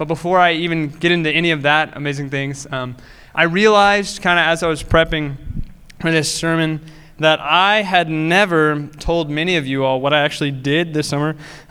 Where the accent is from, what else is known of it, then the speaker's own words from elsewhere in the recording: Lawrenceburg, United States; I grew up in Lawrenceburg.